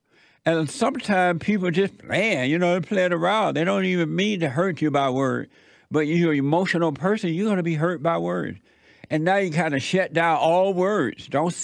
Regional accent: Alabama, United States; growing up in … the older people would teach us by example

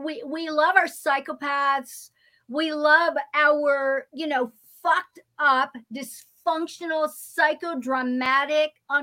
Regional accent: California, United States; I mean, I'm from California. So it's like in the Bay Area, I call it the San Francisco Sexual Bay Area

